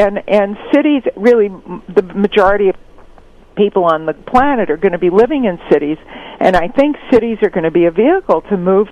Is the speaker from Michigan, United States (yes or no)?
no; New York, United States; I grew up in New York, and I always thought of it as kind of this dirty, kind of grungy place.